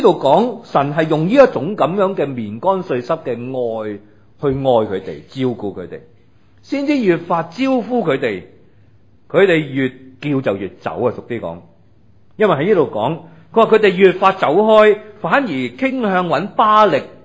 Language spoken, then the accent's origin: Cantonese; Guangdong, China; 用我哋广东人嘅讲法